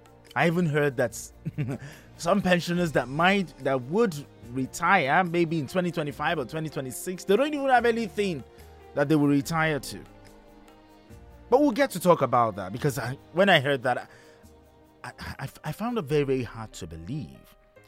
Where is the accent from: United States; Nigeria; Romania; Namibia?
Nigeria; I'm also a Nigerian